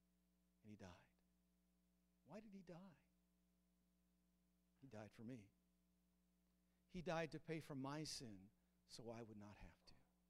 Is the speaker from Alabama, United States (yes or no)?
no; Idaho, United States; I grew up out in Idaho.